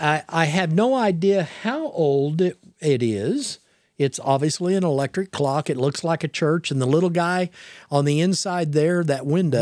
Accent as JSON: {"language": "English", "town": "Baxter Springs", "region": "Kansas", "country": "United States", "tie": "born or raised there", "also_born_or_lived": "Tulsa", "said": "I was born in Tulsa, Oklahoma, and raised in Baxter Springs, Kansas, okay?"}